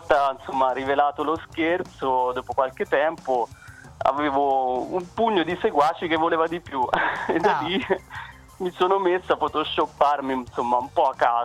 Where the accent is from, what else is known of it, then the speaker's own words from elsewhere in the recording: Arezzo, Tuscany, Italy; Esatto, sono di Arezzo, quindi toscano, chianina, sì.